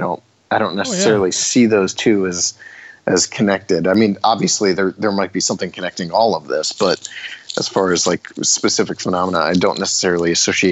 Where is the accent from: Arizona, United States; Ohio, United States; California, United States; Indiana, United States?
Ohio, United States; Bolivar; about a mile from where I grew up in Bolivar, Ohio.